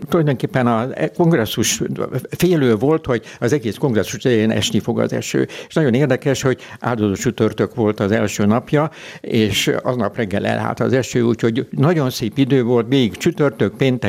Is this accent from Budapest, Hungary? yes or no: yes; Budapest, Hungary; Budapesten születtem, de nem itt, hanem a Népliget közelében. Édesapám 1937-ben építette ezt a házat, ezt a családi házat, és 1937-ben költöztünk ide, erre a helyre.